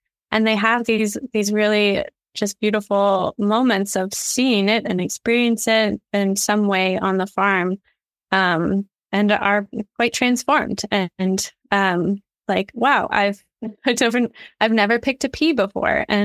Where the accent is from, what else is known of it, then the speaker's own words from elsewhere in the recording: Pennsylvania, United States; I'm from Southern Pennsylvania, a Mennonite with the, and there's lots of sort of small farms around, even though my family didn't have one.